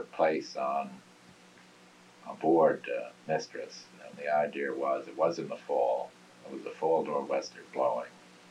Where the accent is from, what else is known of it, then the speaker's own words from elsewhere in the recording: New York City, New York, United States; born there; now in Oyster Bay, United States; And I was born in New York City, the 8th generation direct mail line, born in the city of New York. And today I live in Oyster Bay.